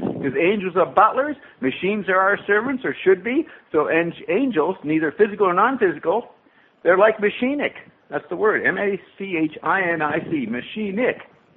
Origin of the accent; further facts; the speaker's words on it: Paris, Île-de-France, France; My family, I grew up in Paris.